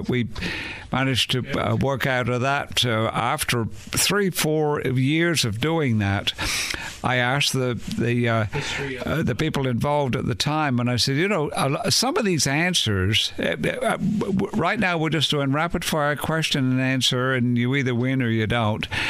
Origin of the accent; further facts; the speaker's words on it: United Kingdom; now in United States; Believe it or not, I was an American fighting man as a British subject.